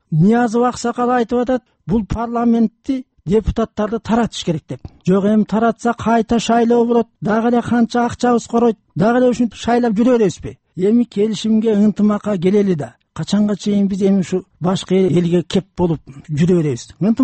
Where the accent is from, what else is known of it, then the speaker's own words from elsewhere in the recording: Bishkek, Kyrgyzstan; Бишкектен болом.